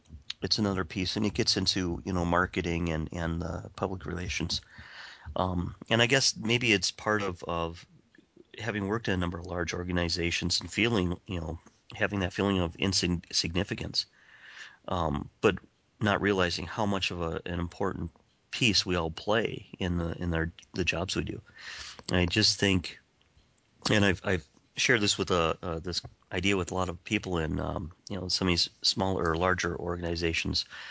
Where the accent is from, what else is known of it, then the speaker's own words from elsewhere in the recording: Spring Valley, Wisconsin, United States; if I was back in my hometown of Spring Valley, Wisconsin.